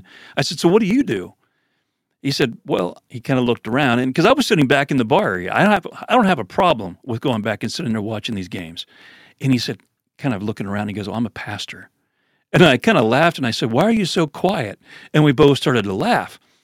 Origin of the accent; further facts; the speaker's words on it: Pennsylvania, United States; I said, I grew up in Pennsylvania.